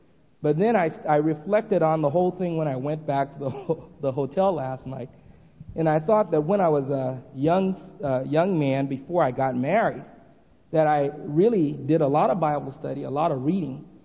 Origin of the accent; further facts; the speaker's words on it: Liberia; I know I grew up in Liberia, West Africa. And the Bassa peoples from whom my mother is of the Bassa tribe